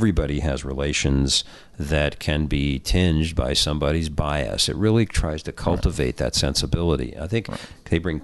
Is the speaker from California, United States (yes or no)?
yes; Los Angeles, California, United States; You know, there's a museum in my hometown, the Museum of Tolerance, Wiesenthal Center in Los Angeles on Pico Boulevard.